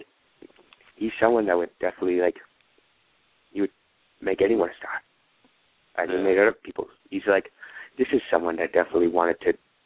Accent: New England, United States; just because I'm from New England, and I wanted to branch out in New England

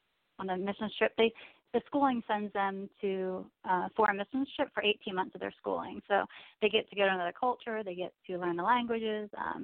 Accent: Newcastle, Delaware, United States; moved away as an adult; I grew up in Newcastle, Delaware, and my husband and I moved to Virginia in 1994

